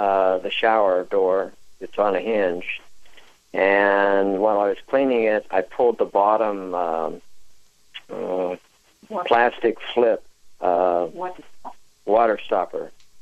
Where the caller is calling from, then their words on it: Scottsdale, Arizona, United States; Scottsdale.